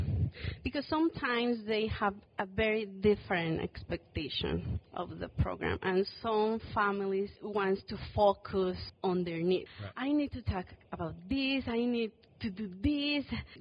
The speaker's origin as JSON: {"language": "English", "country": "Mexico", "second_language": "English", "lives_now": "Oklahoma City, United States", "said": "I came from Mexico to Oklahoma City"}